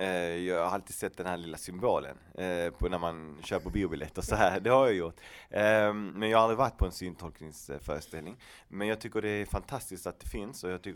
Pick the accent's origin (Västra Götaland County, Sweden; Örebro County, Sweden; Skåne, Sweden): Skåne, Sweden; Malmö; mina föräldrar är själv från Chile och jag är född och vuxen i Malmö.